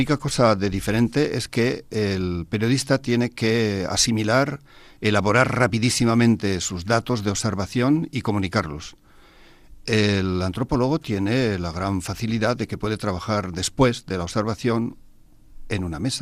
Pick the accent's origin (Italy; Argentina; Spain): Spain; Basque Country; Yo soy de Álava, yo estudiaba en Vitoria